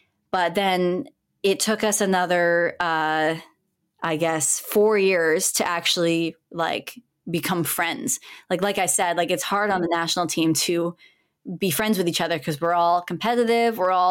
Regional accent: Ontario, Canada; now in Montreal, Canada; I was 21 and he was 22 at the time. And, you know, we're born after 2000 and we're from Ontario. And now that we've moved to Montreal

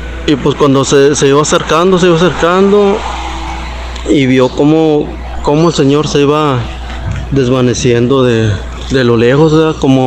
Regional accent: San Luis Potosí, Mexico; now in Sinaloa, Mexico; Yo soy de San Luis Potosí, por ser específico de la Huasteca Potosina

